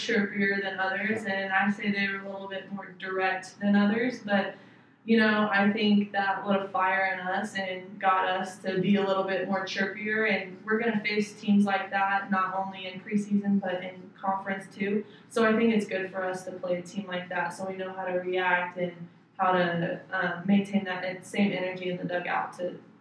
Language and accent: English; Oklahoma, United States; like I mentioned before, I grew up in Oklahoma, and the big softball names were, I mean, you have the king of softball, Oklahoma softball, 45 minutes away from my house.